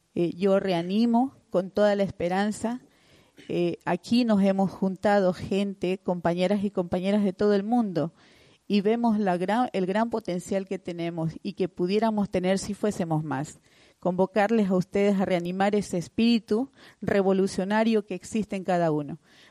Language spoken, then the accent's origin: Spanish; Ecuador; Yo soy de Ecuador, yo me voy diciendo que me gustaría volver